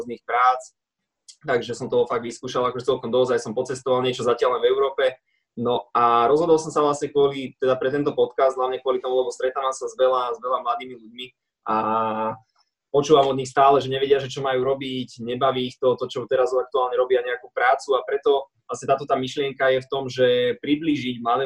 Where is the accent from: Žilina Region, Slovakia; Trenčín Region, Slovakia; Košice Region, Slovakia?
Trenčín Region, Slovakia; Prievidza; also born or lived in Bojnice; pochádzam z Prievidze. Narodil som sa v Boniciach, lebo v Prievidze nemáme nemocnicu.